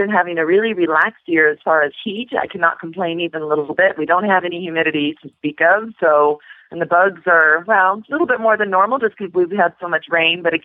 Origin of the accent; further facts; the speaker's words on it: Aurora, Colorado, United States; from Aurora, Colorado